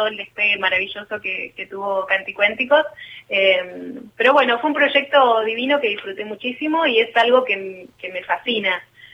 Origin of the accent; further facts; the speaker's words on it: Santa Fe, Argentina; yo soy santafesina